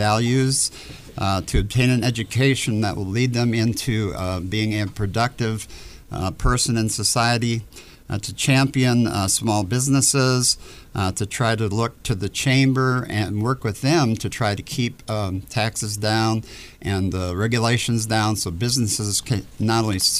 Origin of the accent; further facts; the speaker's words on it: Austin, Texas, United States; I was born and raised in Austin, grew up in Austin, and have found Austin to be my home through the years. Even when we didn't live here, my parents lived here.